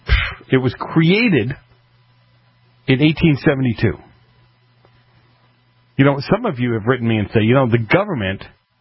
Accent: Boston, Massachusetts, United States; where I grew up in Boston, there were a couple of city-owned parks.

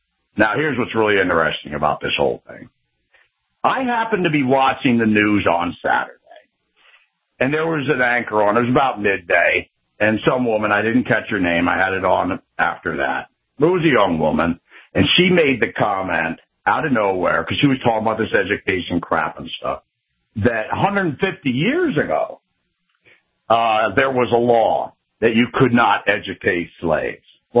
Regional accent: Pennsylvania, United States; But yeah, I am from the Commonwealth, Pennsylvania.

